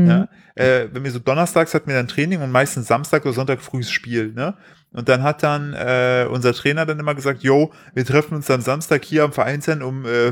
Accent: East Germany, Germany; ich komme nicht nur aus dem Osten

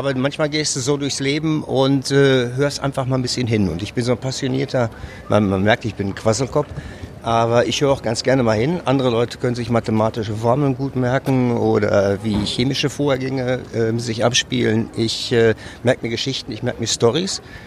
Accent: Werdohl, North Rhine-Westphalia, Germany; also born or lived in Neuenrade; Da bin ich nicht nur aufgewachsen, da bin ich auch geboren im Werdohler Krankenhaus. Die ersten 2-3 Jahre meines Lebens habe ich in Neuenrade gelebt, aber ich bin ein Werdohler.

